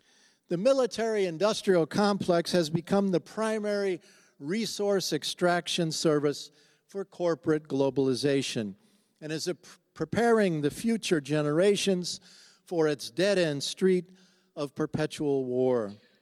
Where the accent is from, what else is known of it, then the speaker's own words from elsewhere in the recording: Bath, Maine, United States; the destroyers made in my hometown of Bath.